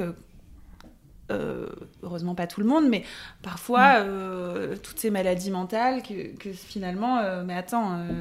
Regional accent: Lille, Hauts-de-France, France; moved away as an adult; now in Paris, France; j'étais à Paris, j'ai quitté Lille, je me suis retrouvée toute seule en appartement

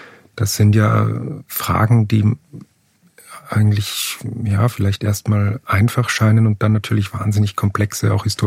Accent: Upper Austria, Austria; Ich meine, ich komme aus Oberösterreich, das ist jetzt nicht die... ich hatte wahnsinnig viele Probleme mit der deutschen Sprache, weil das ist für mich so künstlich wie Englisch. Ich bin mit einem Dialekt aufgewachsen

